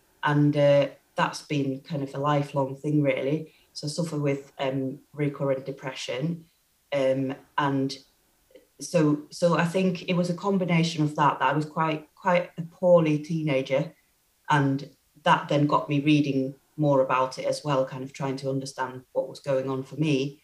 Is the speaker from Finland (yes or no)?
yes; Finland; English is a second language; moved away as an adult; now in United Kingdom; So I come from Finland and I trained there, did a year of nursing that decided it wasn't for me